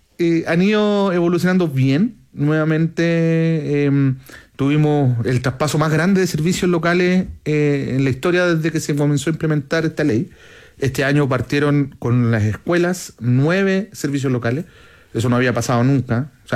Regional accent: Valparaíso, Chile; yo que soy porteño, nacido y criado en Valparaíso, vivía a la playa cuando joven.

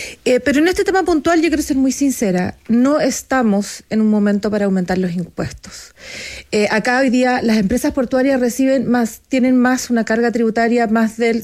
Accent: San Antonio, Valparaíso, Chile; yo soy de San Antonio, conozco los puertos y sé las molestias que genera

